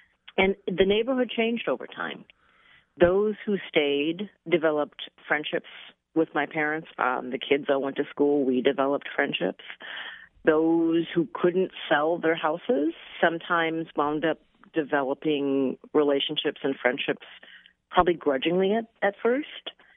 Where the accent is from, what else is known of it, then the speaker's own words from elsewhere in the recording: Minnesota, United States; I grew up in Minnesota, a neighboring state.